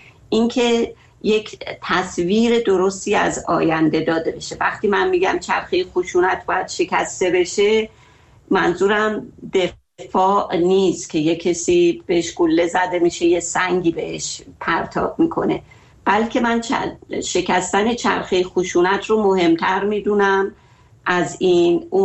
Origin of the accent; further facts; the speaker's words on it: Iran; بله، ایران، ما همه ما ایرانی هستیم.